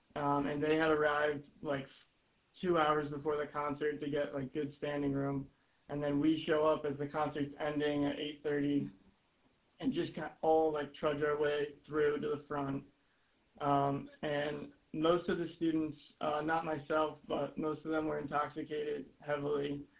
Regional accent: United States; as an American student abroad, you're not just representing yourself.

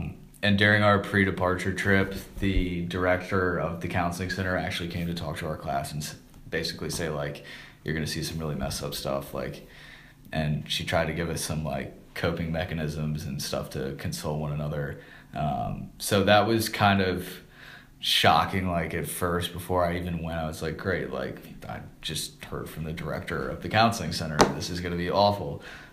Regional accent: United States; because he realized I was from the United States

